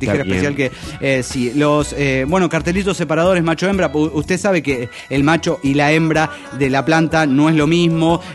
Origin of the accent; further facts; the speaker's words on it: Mina Clavero, Córdoba, Argentina; de mi querido pueblo, de Mina Clavero